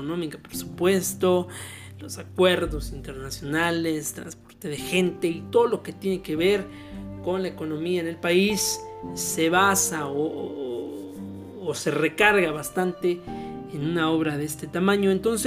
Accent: Oaxaca, Mexico; yo soy del estado de Oaxaca

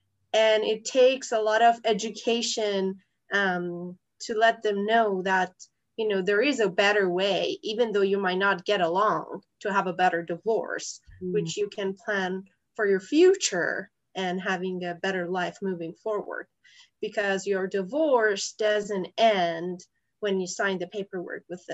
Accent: Iran; moved away as an adult; So I was born and raised in Iran. I lived there for 23 years, and I moved here 10 years ago.

